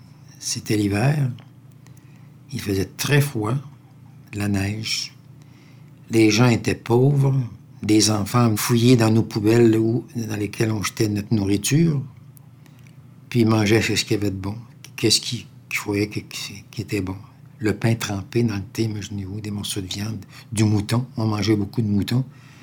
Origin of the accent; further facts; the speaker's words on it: Quebec City, Quebec, Canada; « Non, madame, je suis de Québec. »